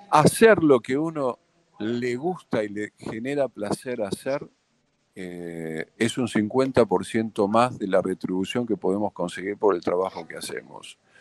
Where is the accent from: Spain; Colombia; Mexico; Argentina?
Argentina; porque somos los argentinos una clase social muy familiar y muy pasional.